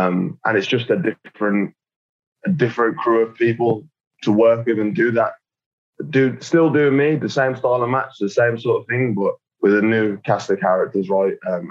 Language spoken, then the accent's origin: English; United Kingdom; I am British